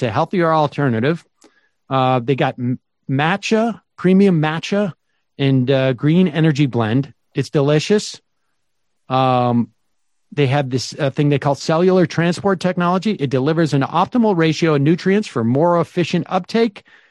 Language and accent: English; Massachusetts, United States; I'm from Massachusetts.